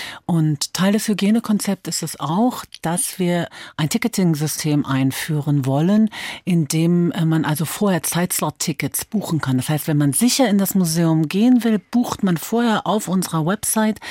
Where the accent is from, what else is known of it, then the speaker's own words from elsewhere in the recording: Frankfurt, Hesse, Germany; born there; Ich bin in Frankfurt geboren.